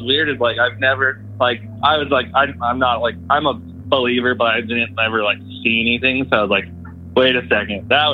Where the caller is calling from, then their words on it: Utah, United States; from Central Utah.